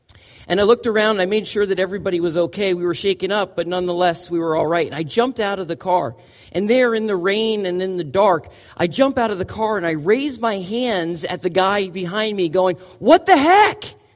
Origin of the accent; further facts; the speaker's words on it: Connecticut, United States; And I grew up in Fairfield County. I know how to drive.